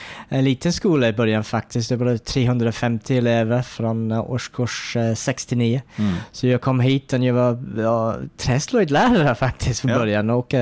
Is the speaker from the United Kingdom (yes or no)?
yes; North West England, United Kingdom; Swedish is a second language; also born or lived in Ireland; now in Sweden; Jag kommer från Irland och växte upp utanför Manchester i Storbritannien också. Mina föräldrar kommer från Irland då. Så jag är irländsk, ja.